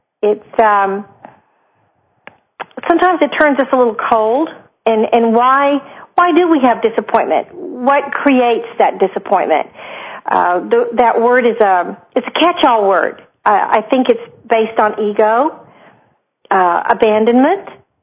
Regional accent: Texas, United States; The bluebonnets in Texas, and I'm from Central Texas, the bluebonnets in Texas usually bloom around Easter

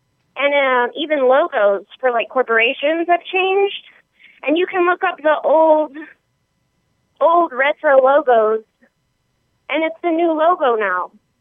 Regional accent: United States; I was never very good at geography. Big surprise, I'm American.

